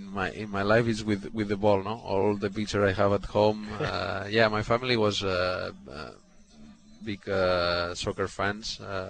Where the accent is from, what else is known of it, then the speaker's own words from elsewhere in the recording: Banyoles, Catalonia, Spain; English is a second language; Well, I'm from Banyoles. It's a little town in 1 hour by car from 1 hour 15 minutes by car from Barcelona.